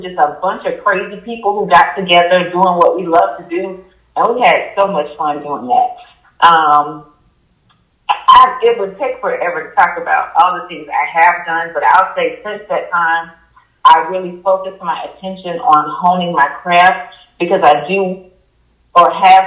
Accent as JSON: {"language": "English", "town": "Jacksonville", "region": "Florida", "country": "United States", "moved": "as an adult", "lives_now": "Atlanta, United States", "said": "I am originally from Jacksonville, Florida. Moved here in 2011."}